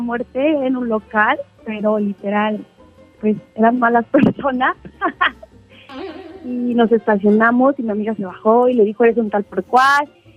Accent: Mexico City, Mexico; Soy de la Ciudad de México, de la alcaldía Azcapotzalco

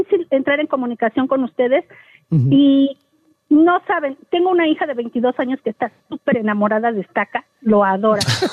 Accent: Huauchinango, Puebla, Mexico; soy de Huauchinango, Puebla.

